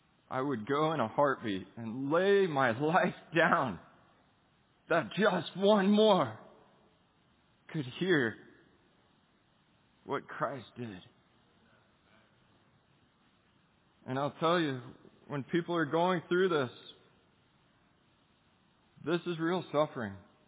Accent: United States; And as an American, they wouldn't let me further on.

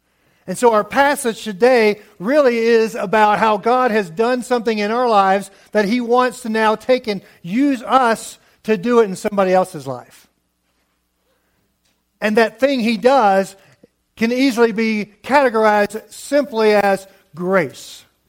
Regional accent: Lake Charles, Louisiana, United States; Yeah, I'm just a Cajun boy born from … back in Lake Charles, Louisiana, and this is who I am.

